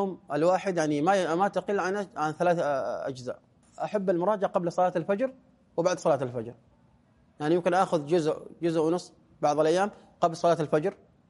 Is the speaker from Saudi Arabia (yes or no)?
yes; Saudi Arabia; عندنا في السعودية يعني البباسي قديما